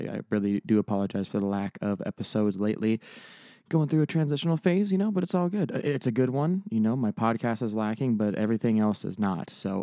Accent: Arizona, United States; March 26th through the 28th here in Phoenix, downtown Phoenix, Arizona, my home state.

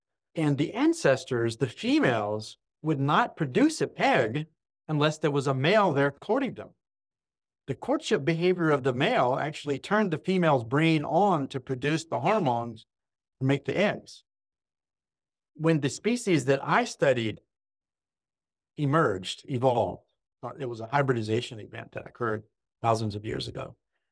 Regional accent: Georgia, United States; I grew up in South Georgia in the countryside. I spent a lot of time out in the woods and nature looking at animals

